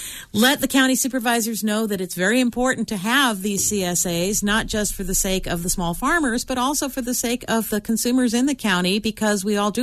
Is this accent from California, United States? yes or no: yes; San Francisco, California, United States; And I mean, I grew up in San Francisco, and I have these visions of the 30 Stockton bus going through Chinatown